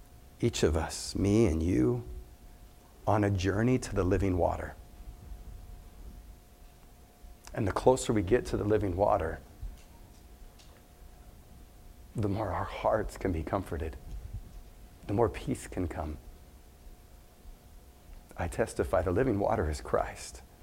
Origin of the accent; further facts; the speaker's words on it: Arizona, United States; and I'm from Arizona, and so it's desert, and it's hot.